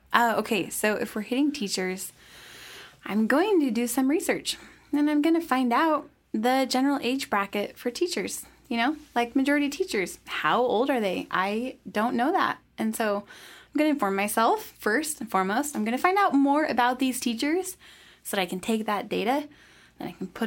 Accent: Idaho, United States; I'm from Idaho. It's a lot of farmers.

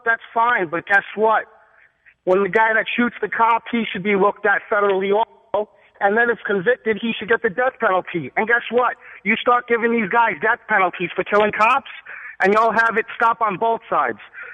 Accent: Brooklyn, New York, United States; I'm from Brooklyn. I'm a New York City detective.

